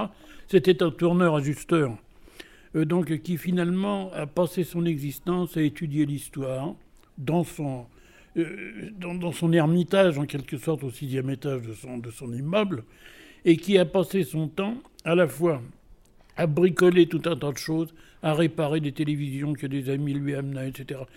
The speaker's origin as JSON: {"language": "French", "town": "Paris", "region": "Île-de-France", "country": "France", "said": "moi je suis bourguignon d'adoption, je suis parigot défroqué en fait."}